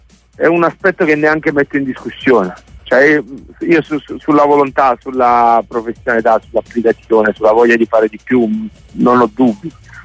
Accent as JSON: {"language": "Italian", "town": "Naples", "region": "Campania", "country": "Italy", "said": "e anche Napoli in certi momenti tira fuori il peggio di sé e da napoletano"}